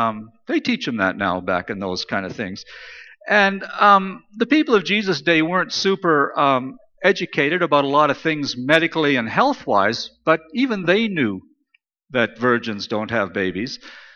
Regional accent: Regina, Saskatchewan, Canada; now in Vancouver, Canada; I grew up in Regina, and then I moved when I finished high school, when I was finished with high school, I moved to Vancouver.

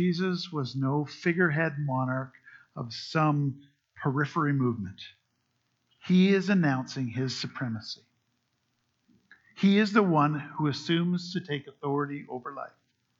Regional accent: Canada; We are Canadian, and we identify ourselves as a collective under the rule of our Constitution.

